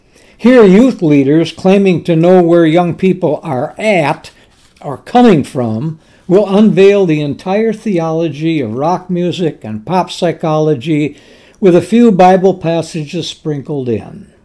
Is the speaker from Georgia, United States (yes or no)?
no; La Crosse, Wisconsin, United States; He was pastor of the church that I grew up in La Crosse.